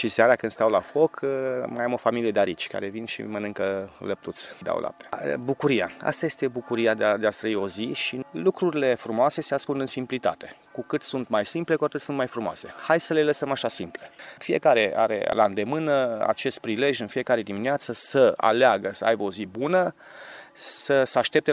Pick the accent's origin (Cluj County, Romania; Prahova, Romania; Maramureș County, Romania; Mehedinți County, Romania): Maramureș County, Romania; Este țara Marea Mureșului istoric, este țara Lăpușului cu Horile, este țara Chioarului și eu vin din țara Codrului.